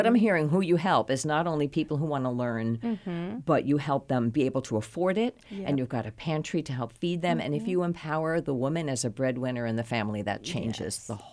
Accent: Queens, New York, United States; I grew up in Queens, New York, which I believe has the record for the most languages spoken in a county.

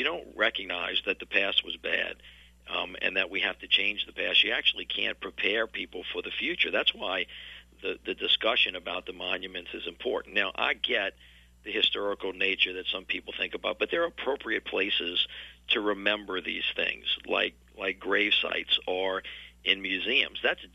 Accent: the South, United States; Now, I write the book from a Southern perspective, but I'm from the South. I love the South, and I've got a chip on my shoulder as a Southerner

